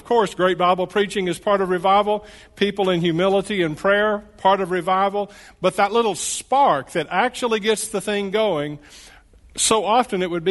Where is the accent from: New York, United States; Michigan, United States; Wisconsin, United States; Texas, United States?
Texas, United States; Fort Worth; Well, I am from Fort Worth, Texas.